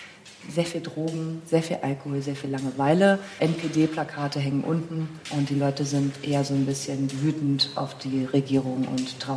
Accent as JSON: {"language": "German", "town": "Usedom", "region": "Mecklenburg-Vorpommern", "country": "Germany", "tie": "born or raised there", "also_born_or_lived": "Wolgast", "said": "Auf der Insel Usedom. Also ich bin nicht auf der Insel Usedom geboren, aber da bin ich groß geworden. Ich bin in Bolgas"}